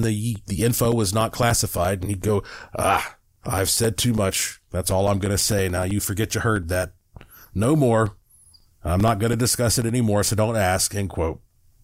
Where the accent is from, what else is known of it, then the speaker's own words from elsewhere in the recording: New Mexico, United States; born there; this was my very first time to visit Roswell, even though I was born in New Mexico.